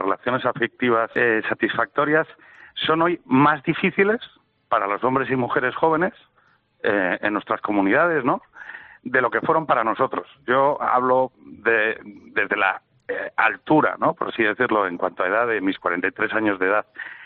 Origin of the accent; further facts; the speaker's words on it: Asturias, Spain; born there; o en España, o en Asturias, donde yo nací.